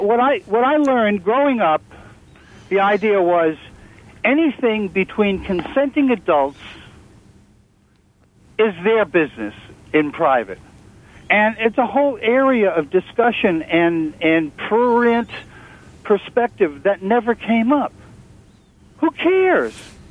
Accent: Manhattan, New York, United States; I'm going to be 68 in a couple of weeks, and I grew up in Manhattan, and on East 28th Street

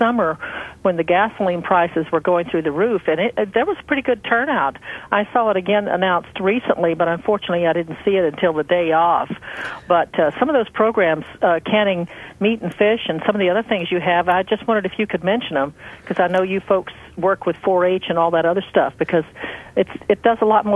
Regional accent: Florida, United States; And it was about canning, and I canned hot water canning when I was a 4-H'er growing up in Florida.

